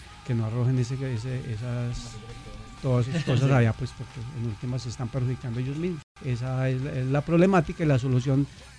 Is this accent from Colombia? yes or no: yes; Belén de Umbría, Risaralda, Colombia; Yo vengo del departamento de Risaralda, de un municipio que queda a una hora y cuarto de la capital, que es Pereira, municipio que se llama Belén de Umbría, municipio cafetero